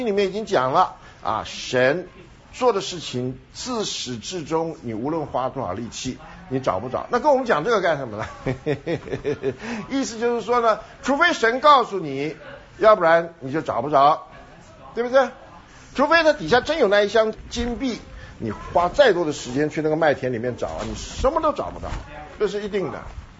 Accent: Taiwan; 我从台湾来

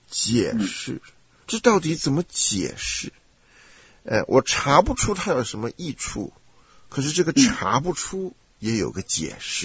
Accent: China; 你会发现我们中国人的这个世界观、人生观呐、啊，对着圣经有被修正的必要，对吧？

